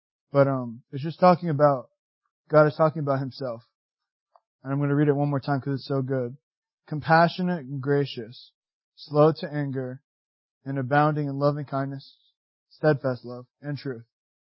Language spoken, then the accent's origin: English; Baltimore, Maryland, United States; I'm from Baltimore. I'm not from any like cool place like Finland or Brazil. Just Baltimore.